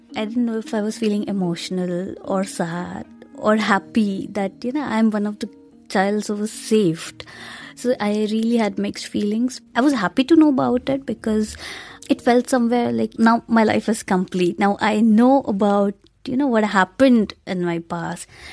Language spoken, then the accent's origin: English; Bihar, India; They did tell me I am from Bihar, but then more than that, even they didn't know like what's exactly the thing.